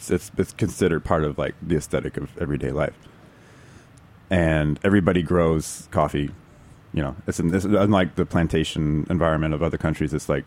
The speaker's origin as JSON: {"language": "English", "region": "Texas", "country": "United States", "said": "It's pretty large. I mean, it's bigger than Texas. And I'm from Texas, that's why I bring that up."}